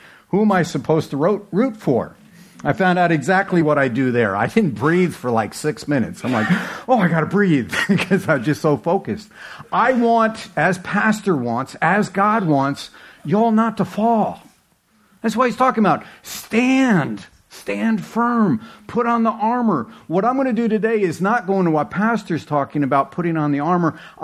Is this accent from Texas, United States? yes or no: no; New Jersey, United States; You're going to find out that I am from New Jersey, and I can talk faster than you think.